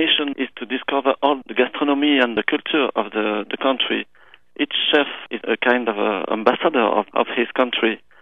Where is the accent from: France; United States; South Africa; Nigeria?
France; I'm French, and I'm working for the Prince Albert for 22 years.